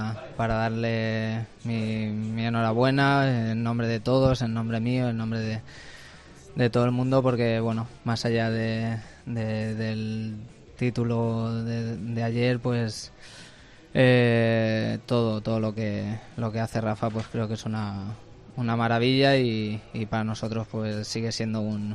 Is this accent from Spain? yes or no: yes; Spain; para nosotros como españoles pues nos sentimos muy orgullosos y afortunados